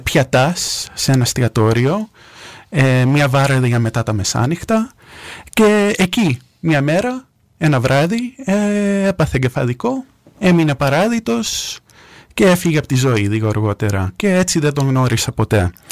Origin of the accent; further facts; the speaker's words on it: New York, United States; Greek is a second language; now in Greece; Όπως καταλαβαίνει κανείς και από την προφορά μου, είμαι Έλληνας του εξωτερικού. Έχω γεννηθεί στη Νέα Υόρκη, εκεί μεγάλωσα.